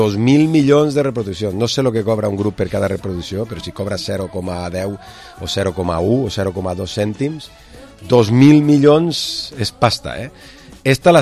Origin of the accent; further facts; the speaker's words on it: Albacete, Castilla-La Mancha, Spain; és paregut a d'on soc jo, no?, al Albacete.